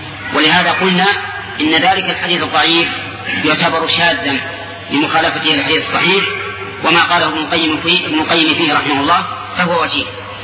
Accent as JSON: {"language": "Arabic", "country": "Saudi Arabia", "said": "كما يوجد عندنا في السعودية"}